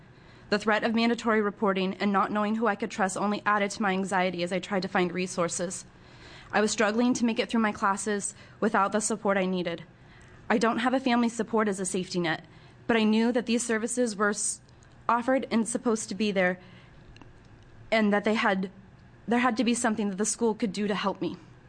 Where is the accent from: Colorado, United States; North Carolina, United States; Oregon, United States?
Oregon, United States; Coos Bay; I'm from Coos Bay, Oregon.